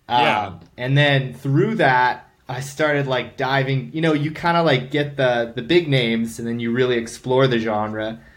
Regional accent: Michigan, United States; because I'm from Michigan and like, I don't know, that just kind of sounds funny.

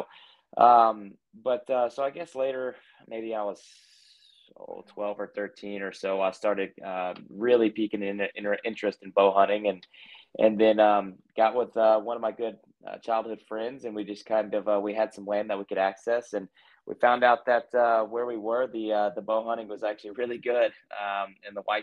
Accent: Texas, United States; now in Durant, United States; I grew up in Texas, so North Texas actually is where I grew up. North of Dallas by about an hour is where I grew up, but I actually live only about 45 minutes from there still.

